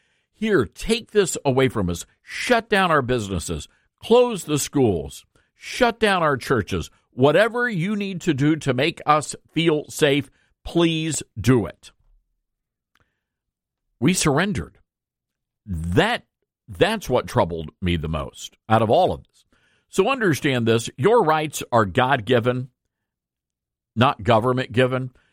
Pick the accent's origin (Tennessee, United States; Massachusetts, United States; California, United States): Tennessee, United States; And I'm, as a Southerner, a Tennessean, I'm very familiar with the term carpetbaggers.